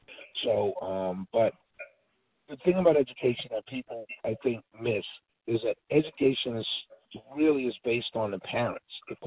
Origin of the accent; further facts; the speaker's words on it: Harlem, New York, United States; Then I always came home to where I grew up in Harlem.